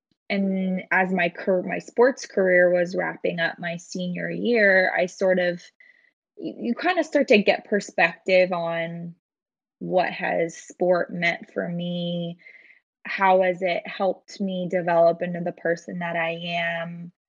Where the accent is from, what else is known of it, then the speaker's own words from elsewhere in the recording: Portland, Oregon, United States; I actually grew up here in Portland too. So a lot of my family lives here, and growing up in Portland, sort of Nike, and being in Oregon